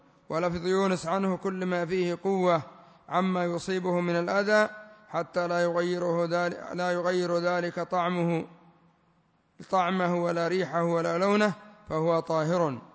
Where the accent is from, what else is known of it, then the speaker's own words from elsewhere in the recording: Yemen; لا سيما عندنا في اليمن يستخدمونه في الجنابي